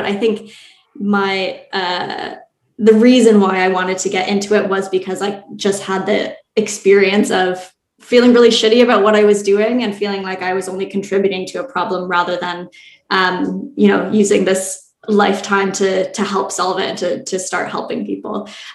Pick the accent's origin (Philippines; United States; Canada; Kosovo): Canada; Vancouver, British Columbia; But I grew up in Vancouver, Canada, which is a city that is like within nature. So we're really close to the beaches and water, but we have the forests and the mountains.